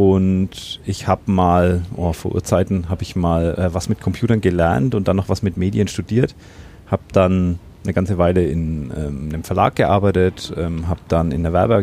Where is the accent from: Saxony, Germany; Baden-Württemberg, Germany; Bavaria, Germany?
Bavaria, Germany; Nein, ich komme hier aus dem Umland. Also ich wohne tatsächlich in meinem nicht Geburtsdorf. Ich meine, geboren bin ich schon in der nächstgrößeren Stadt. Aber ich habe im Grunde immer hier gewohnt, bis auf mal ein Jahr, wo ich in Erlangen studiert habe.